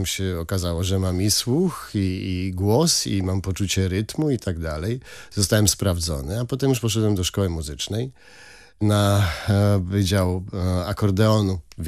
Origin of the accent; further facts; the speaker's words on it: Silesian Voivodeship, Poland; Ja jestem ze Śląska, więc to specyficzny rodzaj instrumentów.